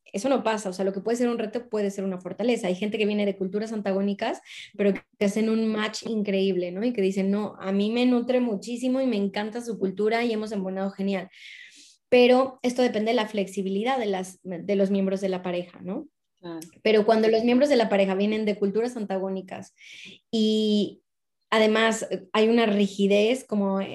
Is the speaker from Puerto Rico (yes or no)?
no; Mexico; yo soy mexicana, pero hablamos en inglés, es nuestro idioma común, ¿no? Neutral, un tercer idioma.